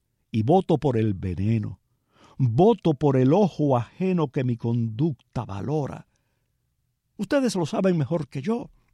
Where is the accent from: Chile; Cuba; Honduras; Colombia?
Cuba; nosotros como cubanos